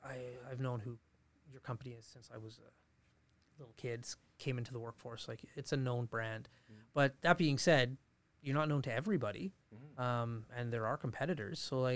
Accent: Fort McMurray, Alberta, Canada; When I grew up in Fort McMurray, it was pretty small. There wasn't a lot to do, per se. Like, I loved it here. I wouldn't choose anywhere else to grow up.

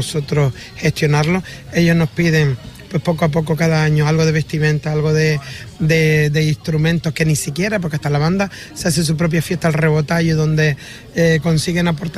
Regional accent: Canary Islands, Spain; En esta parranda no solamente había gente de Fuerteventura, de donde vengo

